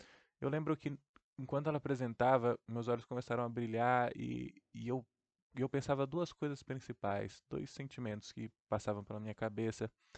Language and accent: Portuguese; Bauru, São Paulo, Brazil; eu tenho 24 anos de idade, sou natural de Bauru, no interior de São Paulo, e foi aqui mesmo nessa cidade onde eu conquistei meus diplomas de bacharelado e licenciatura em Ciências Biológicas, né, pela Unesp de Bauru.